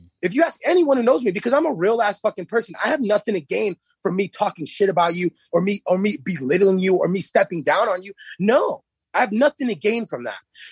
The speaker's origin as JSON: {"language": "English", "country": "Guatemala", "tie": "born or raised there", "second_language": "English", "said": "Because I grew up in Guatemala. I've seen, you know what I'm saying? Like when I was young, I saw a dead body."}